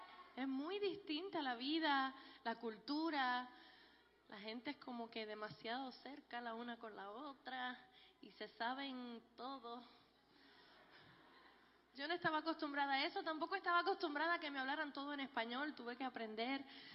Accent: Puerto Rico; also born or lived in New York, United States; nos mudamos de New York a Puerto Rico. Y en Puerto Rico fue donde me crié desde los 7 años y medio de edad. Y me siento más boricua que el coquí.

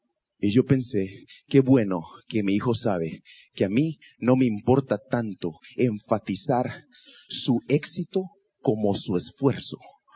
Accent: Guatemala; Yo soy de Guatemala. Escúcheme bien. ¿Usted ve esa bandera de allá? ¿Usted va a ver la bandera esa azul, blanco y azul? Esa es la bandera de mi país.

